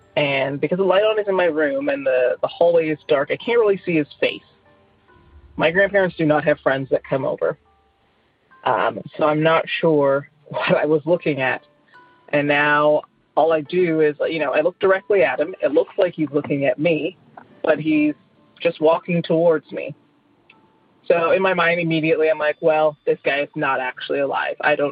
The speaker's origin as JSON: {"language": "English", "town": "Toronto", "region": "Ontario", "country": "Canada", "said": "I'm from Toronto."}